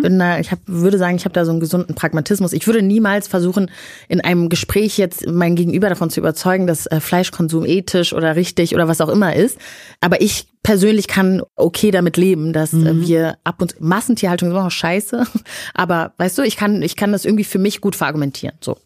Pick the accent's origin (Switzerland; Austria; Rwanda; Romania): Rwanda; now in Germany; ich bin in Rwanda aufgewachsen, da gibt's jetzt nicht so richtig, so diese vier Jahreszeiten, gibt's jetzt Regenzeit und keine Regenzeit.